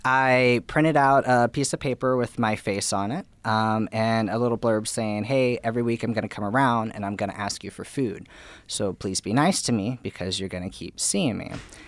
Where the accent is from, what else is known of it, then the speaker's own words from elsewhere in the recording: Oklahoma, United States; Yes, I am originally from Oklahoma.